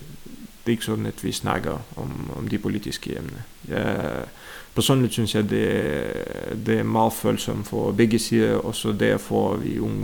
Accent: Kyiv, Ukraine; Danish is a second language; moved away as an adult; now in Denmark; og jeg kommer fra Ukraine, fra Kiev. Mm-hmm. Og jeg bor her i Danmark i lidt over 6 år.

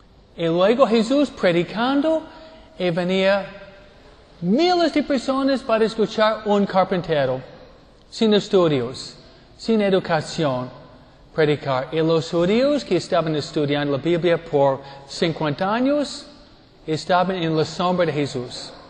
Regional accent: Michigan, United States; born there; Pero yo nací en Michigan, ¿eh?

